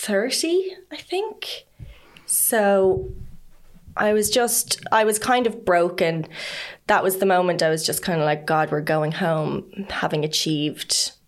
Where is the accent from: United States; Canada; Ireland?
Ireland; Dublin, Leinster; moved away as an adult; I'm an Irish actor from Dublin. I've just moved over.